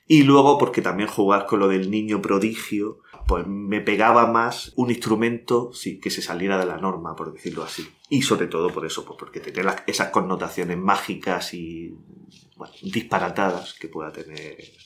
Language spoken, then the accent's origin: Spanish; Cartagena, Region of Murcia, Spain; yo no soy de Murcia, soy de Cartagena.